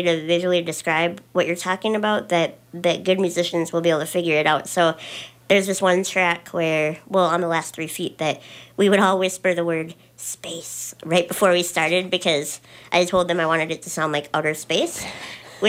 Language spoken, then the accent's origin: English; Duluth, Minnesota, United States; like who I like are my age, and we're both from Duluth.